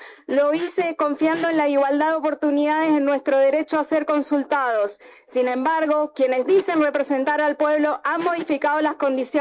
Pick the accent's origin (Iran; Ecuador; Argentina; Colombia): Argentina; Mendoza; vengo de la provincia de Mendoza